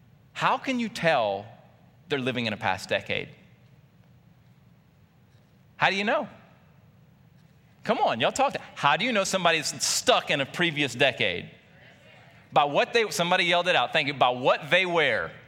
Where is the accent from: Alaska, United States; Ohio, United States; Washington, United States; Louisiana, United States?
Louisiana, United States; you grew up in Cajun land, I grew up more Cajun land than Lake Charles.